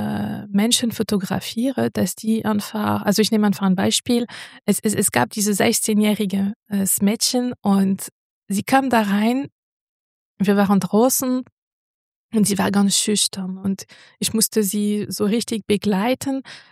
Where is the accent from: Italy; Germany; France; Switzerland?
France; born there; German is a second language; Also ich denke, ihr hört es an. Ich komme aus Frankreich, also gebürtig aus Frankreich.